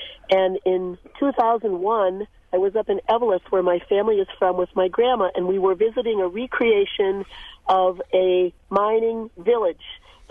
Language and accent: English; Muskego, Wisconsin, United States; When I grew up in Muskego, all the hedgerows and all the roadsides and all the edges of farmers' fields were all filled with so many different wildflowers